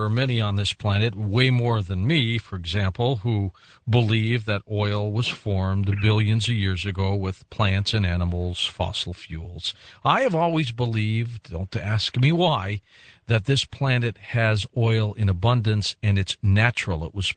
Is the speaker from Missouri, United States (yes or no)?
yes; St. Louis, Missouri, United States; I do know that my hometown of St. Louis, a lot of people there are starting to get concerned as well